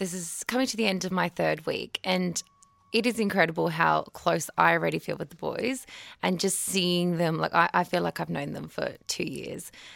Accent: Ayr, Queensland, Australia; So I'm originally from Queensland, so it's small town Eyre near Townsville. So I feel, even though I wasn't a boarder myself, I lived at home the whole time throughout my schooling, I do feel I feel one with the boys in that I'm also from quite far away.

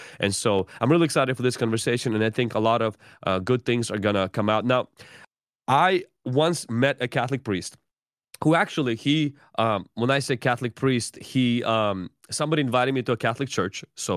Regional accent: Ukraine; So what I grew up in Ukraine, it was mainly Orthodox.

